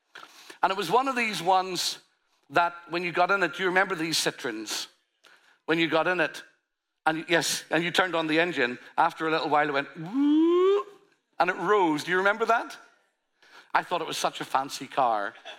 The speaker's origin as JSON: {"language": "English", "region": "Northern Ireland", "country": "United Kingdom", "said": "I come from Northern Ireland."}